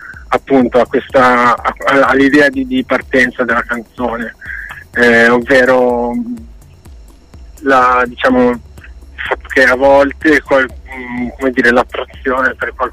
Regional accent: La Spezia, Liguria, Italy; anche lui ligure come noi, perché noi siamo di La Spezia

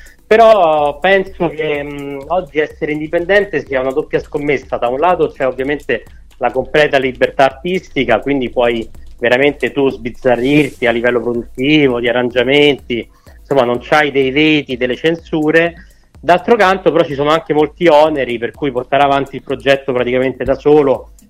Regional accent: Rome, Lazio, Italy; io sono di Roma ovviamente

